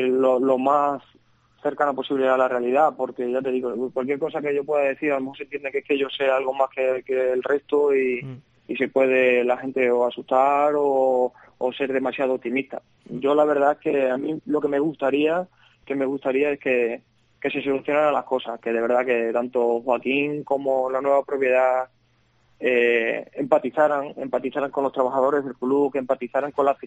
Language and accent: Spanish; Siruela, Extremadura, Spain; now in Badajoz, Spain; yo en Badajoz me siento como en mi casa, aunque yo soy de Siruela, pero al final, los que somos de pueblo